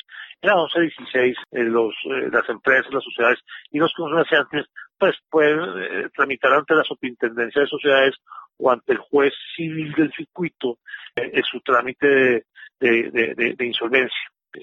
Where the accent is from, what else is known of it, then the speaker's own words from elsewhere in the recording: Bogotá, Colombia; Yo soy un bogotano, nacido en el año 69